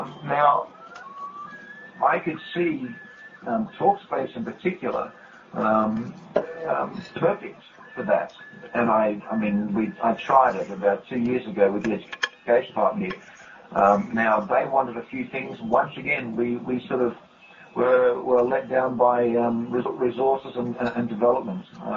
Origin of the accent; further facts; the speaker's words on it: Australia; You know that I'm Australian. You know that I'm male. You can possibly get an idea of my age, etc.